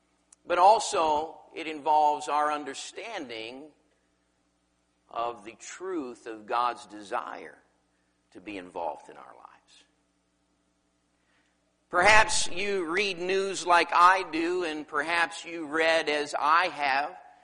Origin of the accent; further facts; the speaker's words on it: Pacific Northwest, United States; I'm from the Great Northwest, where one comedian observed that everyone there dresses as if a hike could break out at any minute.